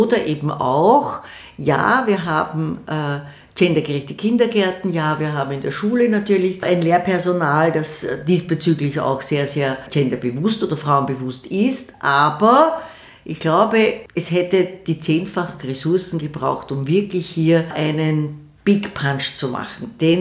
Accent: Vienna, Austria; Ich bin eine stolze Wienerin

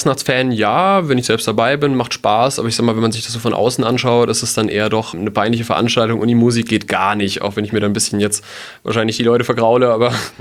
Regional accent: Mainz, Rhineland-Palatinate, Germany; Mainz ist für mich meine Heimat.

